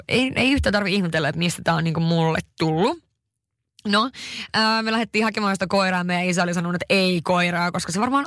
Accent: Haparanda, Norrbotten County, Sweden; mun kotikaupunki. Ja mun äiti ja mun veljet, tai kaksi veljeä, mun sisko, mun mummo, nämä asuu siis edelleen Haaparannassa, mun isä asuu nykyään Oulussa.

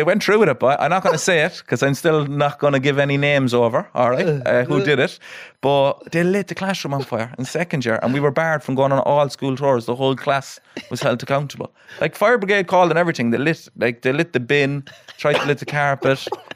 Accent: Cork, Munster, Ireland; I'm from Cork City, from the north side, Knocknaheeny, which has that kind of reputation that I suppose your areas would have up here, like, you know.

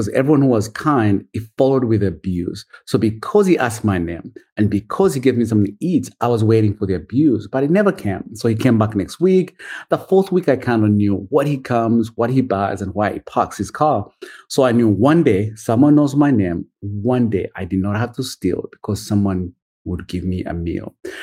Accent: Uganda; So I'm from Uganda, grew up poor of the poorest.

